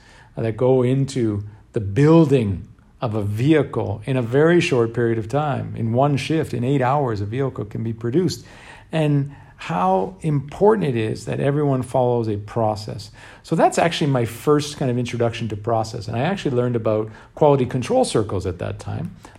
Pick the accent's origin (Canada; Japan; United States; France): Canada; my experience growing up in Canada